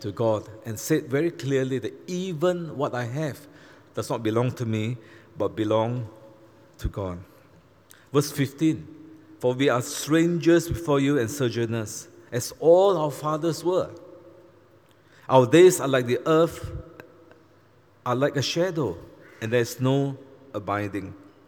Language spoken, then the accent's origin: English; Malaysia; I grew up in Malaysia. And right from young, I knew that I was not a Bumiputra. Bumiputra means son of the earth. I'm not. I'm a second-class citizen.